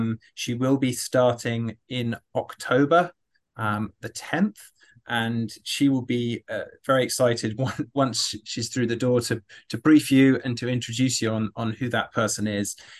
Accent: London, United Kingdom; moved away as an adult; now in United States; I was a police officer in London for 10 years. You can tell that my accent is not from Alabama. I am indeed from London, and I came to America and met my wife.

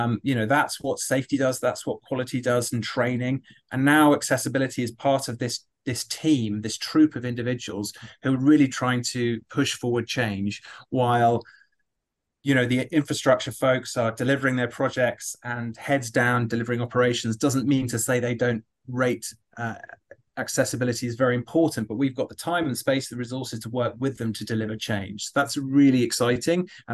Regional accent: London, United Kingdom; moved away as an adult; now in United States; I was a police officer in London for 10 years. You can tell that my accent is not from Alabama. I am indeed from London, and I came to America and met my wife.

